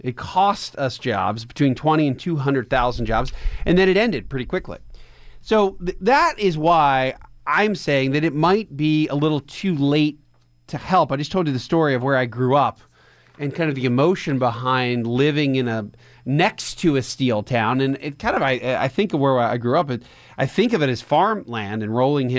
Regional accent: Coatesville, Pennsylvania, United States; in my experience growing up in Coatesville, Pennsylvania, you're really going to see that all over or anywhere there's the steel industry in the United States.

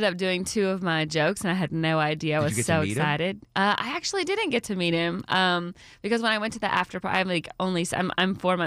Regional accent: Calhoun, Georgia, United States; now in Los Angeles, United States; But I grew up in Calhoun, Georgia.

